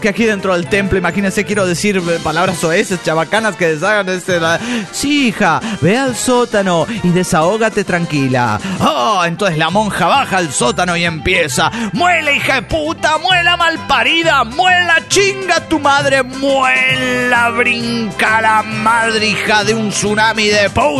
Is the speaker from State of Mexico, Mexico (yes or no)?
yes; Tultitlán, State of Mexico, Mexico; de Tutitlán, eso de México, México.